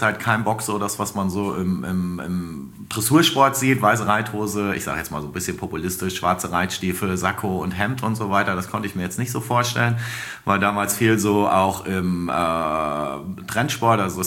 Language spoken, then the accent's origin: German; Stuttgart, Baden-Württemberg, Germany; born there; Geboren bin ich am 1.3.76 im schönen Stuttgart.